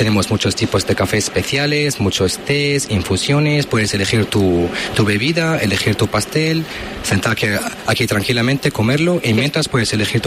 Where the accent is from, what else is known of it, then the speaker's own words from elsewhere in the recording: Damascus, Damascus Governorate, Syria; somos de Damasco, uh-huh, de la capital.